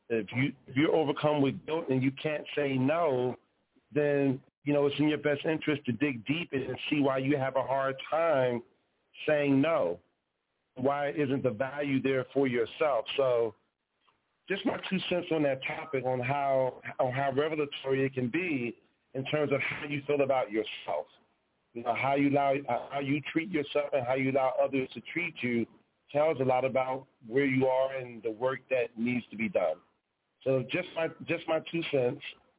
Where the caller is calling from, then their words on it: Philadelphia, Pennsylvania, United States; I'm tuning in from Philadelphia.